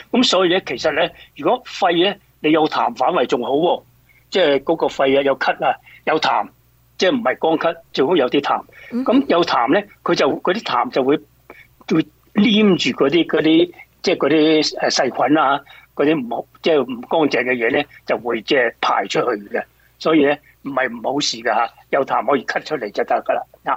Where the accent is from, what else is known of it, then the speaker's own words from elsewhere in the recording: China; 咁我哋中国人咧，通常多数都系煲啲汤水去清润下啦